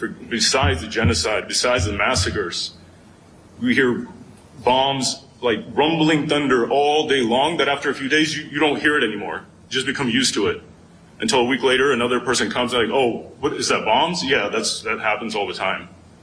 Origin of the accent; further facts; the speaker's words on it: United States; And as an American, I was ashamed.